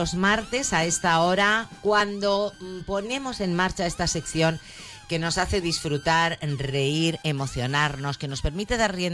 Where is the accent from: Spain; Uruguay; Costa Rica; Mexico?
Spain; Soy español, español